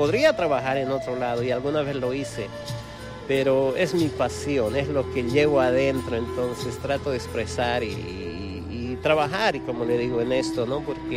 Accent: Bolivia; moved away as an adult; also born or lived in New York / Miami; vinimos de Bolivia pues haciendo música también con un grupo que era bastante famoso en mi país. Se llamaba … Y pues llegamos acá para dar conciertos y nos quedamos.

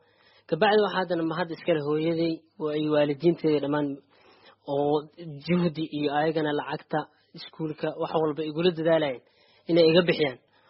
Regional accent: Mogadishu, Banaadir, Somalia; moved away; waxaan ka imaaday muqdisho, soomaaliya ka imaaday.

